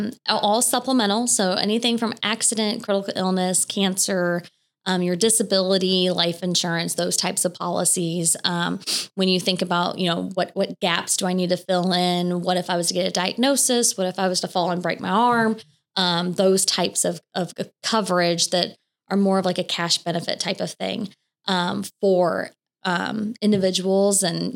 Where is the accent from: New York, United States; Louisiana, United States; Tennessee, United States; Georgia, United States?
Tennessee, United States; Memphis; But yeah, no, I grew up in the Memphis area for the most part and went away for college and came back